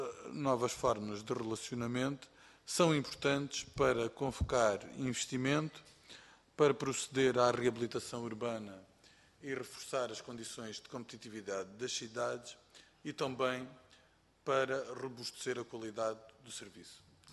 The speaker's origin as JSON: {"language": "Portuguese", "region": "Algarve", "country": "Portugal", "said": "eu sou do Algarve"}